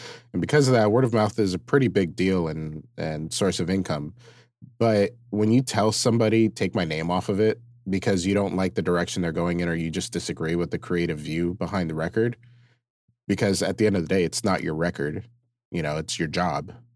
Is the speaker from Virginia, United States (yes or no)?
no; Eagle Rock, California, United States; now in Orange County, United States; just opened up a coffee shop in Eagle Rock, my hometown.